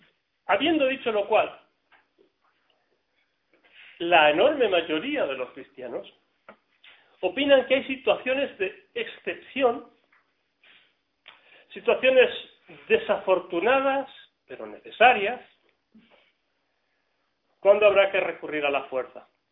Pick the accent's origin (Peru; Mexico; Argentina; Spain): Argentina; born there; yo nací en Argentina, estuve aquí cuando la guerra de las Malvinas